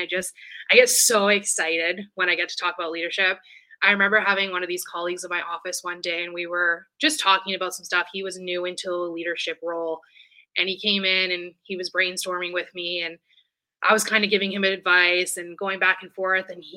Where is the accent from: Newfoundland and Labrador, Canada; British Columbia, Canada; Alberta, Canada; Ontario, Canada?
British Columbia, Canada; Vancouver; I grew up over on the Lower Mainland, so in the Vancouver area.